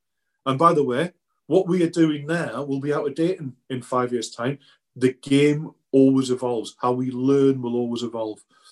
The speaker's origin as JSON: {"language": "English", "region": "North East England", "country": "United Kingdom", "tie": "born or raised there", "said": "I grew up in the Northeast. My uncle was a joiner, worked on the shipyards, swan hunters, on the River Tyne there"}